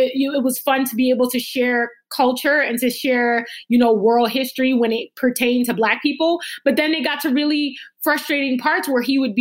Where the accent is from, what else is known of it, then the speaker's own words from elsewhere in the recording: New York City, New York, United States; I was from New York City, and my family is like a Caribbean family. Like, we're all like the first generation to be in the United States.